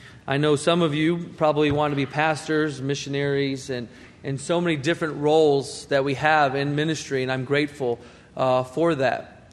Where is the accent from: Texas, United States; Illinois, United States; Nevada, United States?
Illinois, United States; Chicago; I grew up in Chicago, Illinois, In the city. Most people, when they tell me they're from Chicago, I ask them what suburb they're from, because most people are not from Chicago. They're from a suburb around there. But I actually grew up in the city.